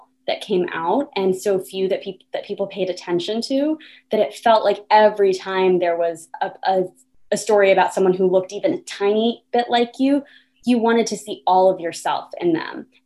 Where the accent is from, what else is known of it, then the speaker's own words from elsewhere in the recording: Atlanta, Georgia, United States; which is when I was growing up in Atlanta, Georgia.